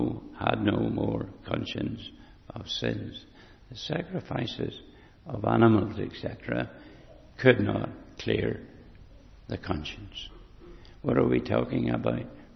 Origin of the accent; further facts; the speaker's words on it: Lambeth, London, United Kingdom; I come from Lambeth